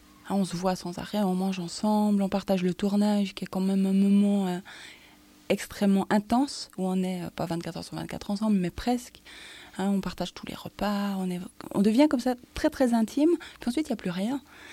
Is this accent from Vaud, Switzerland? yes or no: no; Fribourg, Switzerland; accent: Fribourg; j'ai un accent fribourgeois coupé au couteau, je sais pas m'exprimer.